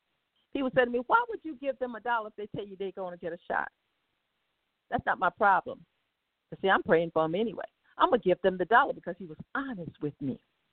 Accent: South Carolina, United States; I tell people I'm from South Carolina, and everybody looks to me like my family member.

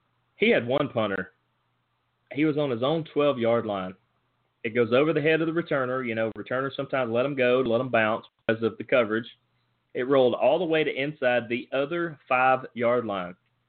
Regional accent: Dallas, Texas, United States; Kyler Neal from my hometown of Dallas had a three-yard scoring run.

